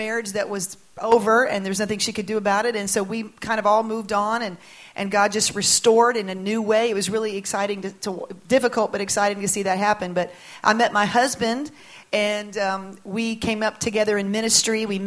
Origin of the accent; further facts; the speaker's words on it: Florida, United States; Well, I grew up in Florida. My parents were pastors from many years